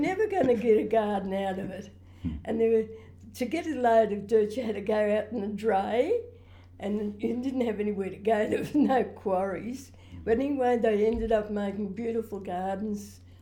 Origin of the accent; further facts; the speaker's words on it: Orange, New South Wales, Australia; born there; I was born in Orange, and my dad was out of work at the time because there wasn't very much work around.